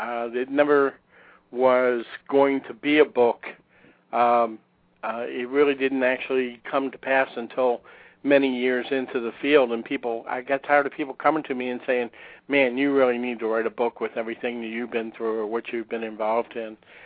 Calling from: Palm Beach, Florida, United States; I live in Palm Beach, Florida. My house sort of sits on the ocean, so I'm looking out my office window at the Atlantic Ocean at the moment.

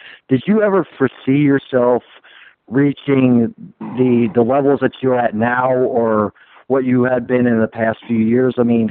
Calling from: Roanoke, Virginia, United States; I'm calling from Roanoke, Virginia.

